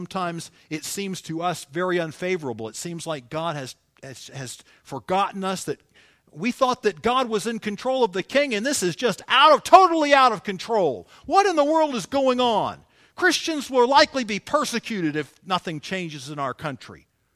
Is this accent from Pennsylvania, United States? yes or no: no; Charleston, South Carolina, United States; See, I grew up in the South. And I not only grew up in the South, but I grew up in Charleston, the holy city.